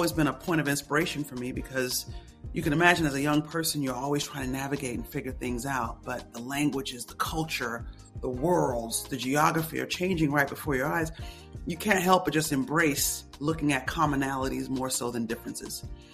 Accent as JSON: {"language": "English", "region": "London", "country": "United Kingdom", "tie": "born or raised there", "also_born_or_lived": "Zimbabwe / Birmingham, Alabama", "lives_now": "United States", "said": "born in Zimbabwe, Africa. I grew up in London, England, and I consider Birmingham, Alabama my home, although today I currently reside in central New York and have lived in many parts of the country."}